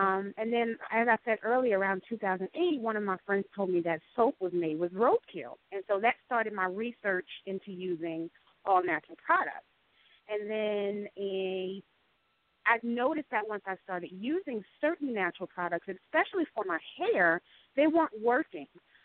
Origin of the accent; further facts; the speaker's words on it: New Jersey, United States; I was living in New Jersey at the time because I was born in New Jersey, born and raised in New Jersey.